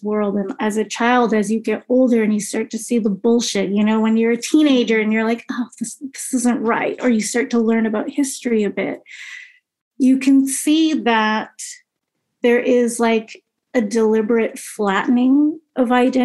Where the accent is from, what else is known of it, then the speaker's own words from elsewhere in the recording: Toronto, Ontario, Canada; Yeah, I was born and raised first in the East End of Toronto, like off the Danforth, Greek town.